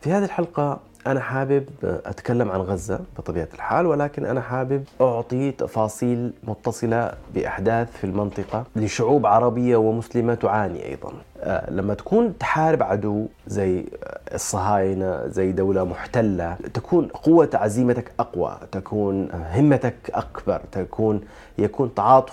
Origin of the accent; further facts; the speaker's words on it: Yemen; لأنه نحن كيمنيين لدينا قناعة كاملة بأن ما يقوم به